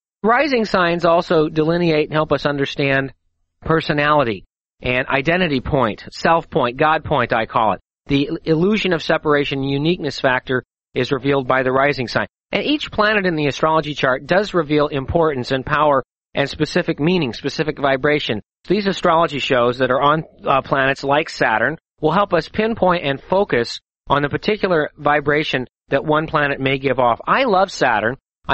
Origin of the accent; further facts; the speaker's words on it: Missouri, United States; maybe it's because I'm from Missouri and the show me state